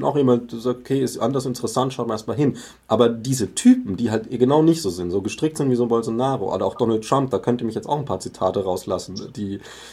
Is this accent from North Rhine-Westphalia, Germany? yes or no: no; Bavaria, Germany; Ich komme aus Bayern, klar